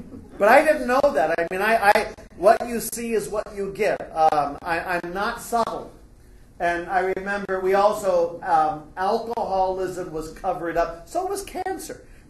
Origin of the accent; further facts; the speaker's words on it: San Jose, California, United States; I grew up down in San Jose, and my father's parents lived in Menlo Park.